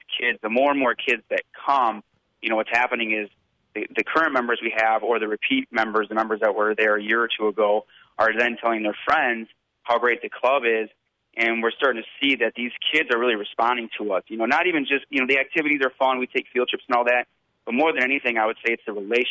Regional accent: Delavan, Wisconsin, United States; she's from Madison, and I'm from Delavan. I've lived here my whole life.

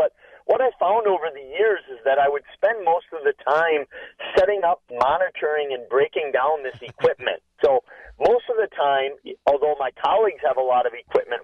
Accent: Eau Claire, Wisconsin, United States; I will be at one of the first haunted places I ever investigated near Eau Claire, my hometown, 20-odd years ago

